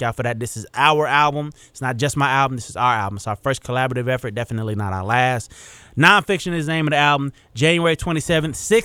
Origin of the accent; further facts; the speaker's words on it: Las Vegas, Nevada, United States; also born or lived in Arkansas; Born in Arkansas, grew up in Las Vegas.